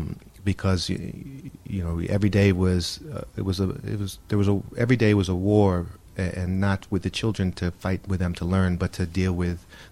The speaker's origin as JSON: {"language": "English", "town": "Somers", "region": "New York", "country": "United States", "tie": "born or raised there", "said": "So I grew up in a small town called Somers, New York, on the border. It's in the northern edge of Westchester. It's on the border of Connecticut."}